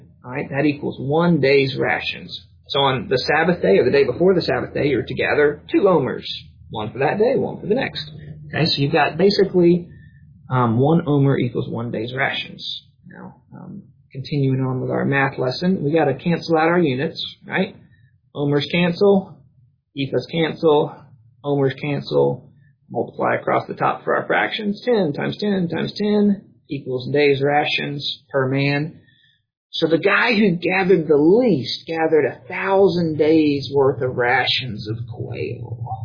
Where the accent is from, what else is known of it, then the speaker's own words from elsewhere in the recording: Tifton, Georgia, United States; So, if you were in my hometown, Tifton, and you knew where these things were, folks at church tonight will understand, you know, the whole downtown is covered by that mile and a half radius circle.